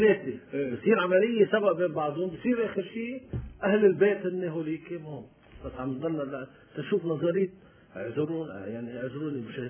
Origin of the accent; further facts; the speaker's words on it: Lebanon; أنت بكرة كلبناني نحن